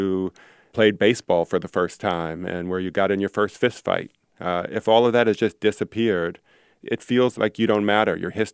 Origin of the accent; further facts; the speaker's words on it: Chicago, Illinois, United States; Yeah, well, I'm a Chicagoan, and you are too, so I know you can understand this.